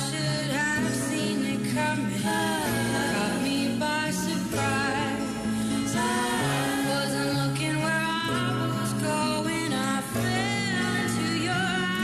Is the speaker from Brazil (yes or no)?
yes; Brazil; Italian is a second language; now in Naples, Italy; Io vengo da Brasil … sto qui a Napoli da parecchio tempo.